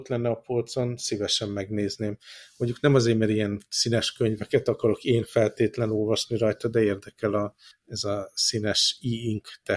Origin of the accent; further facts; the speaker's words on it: Hungary; mint európai, és mint magyar, és nekem a család, ami a legfontosabb karácsonykor